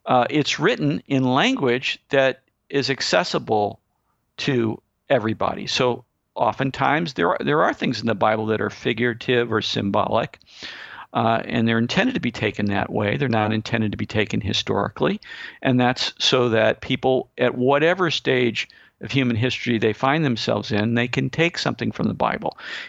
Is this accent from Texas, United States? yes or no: no; Missouri, United States; he's from Arkansas, and I'm from Missouri. So we're from the same general region in the United States.